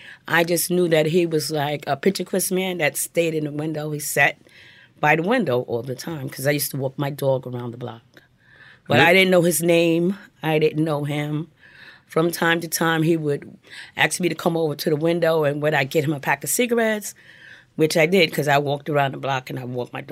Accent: Jersey City, New Jersey, United States; also born or lived in North Carolina; now in New York, United States; I grew up in Jersey City and North Carolina, and then I moved to New York in 79, and I started working.

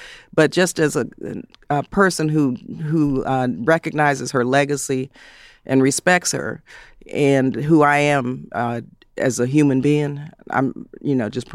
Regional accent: San Fernando, California, United States; In Southern California, you know, I was raised actually in San Fernando.

